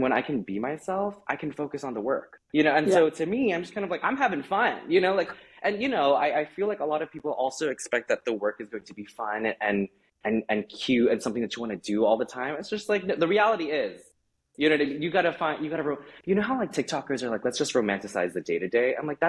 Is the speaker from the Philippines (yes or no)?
yes; Philippines; Like me being Filipino, me being able to speak another language, no less, is actually a superpower.